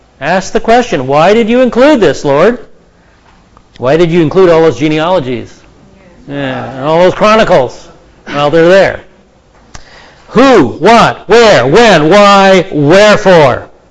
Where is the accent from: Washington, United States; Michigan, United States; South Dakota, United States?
Washington, United States; Seattle; You can tell I'm from Seattle, can't you?